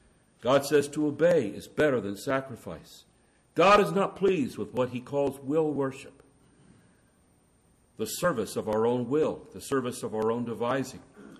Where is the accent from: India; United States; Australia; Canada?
India; As I was growing up in India in my younger years